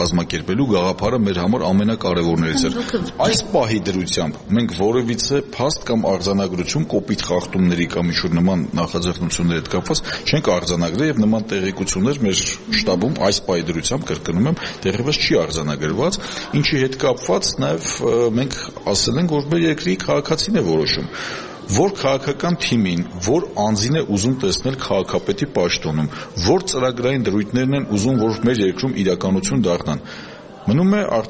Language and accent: Armenian; Yerevan, Armenia; սա ամենամտահոգիչ ինձ համար հանգամանքն է որպես երևանցի